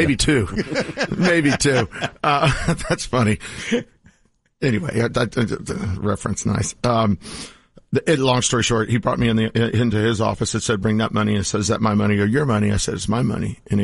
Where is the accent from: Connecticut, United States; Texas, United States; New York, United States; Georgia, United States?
Texas, United States; San Antonio; I'm from San Antonio.